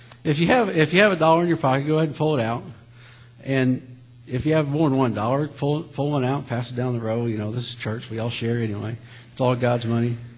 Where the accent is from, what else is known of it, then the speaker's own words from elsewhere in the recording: United States; As an American and as a Christian, I completely agree with the concept of the separation of church and state.